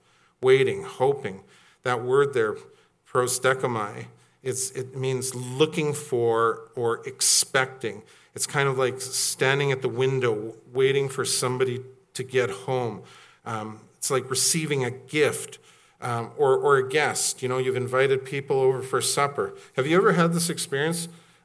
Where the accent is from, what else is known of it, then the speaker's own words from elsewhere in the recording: Salmon Arm, British Columbia, Canada; Now, I grew up in Salmon Arm, BC.